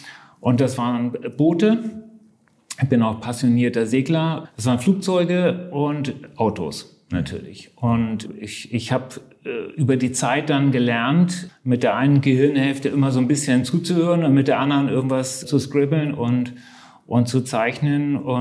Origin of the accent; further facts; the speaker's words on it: Hamburg, Germany; Ja, ich bin Hamburger und begeisterter Hamburger, liebe diese Stadt